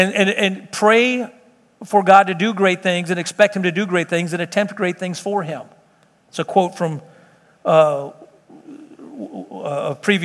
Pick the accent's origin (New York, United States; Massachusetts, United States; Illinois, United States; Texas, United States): Illinois, United States; Chicago; my grandfather, we grew up on South Side Chicago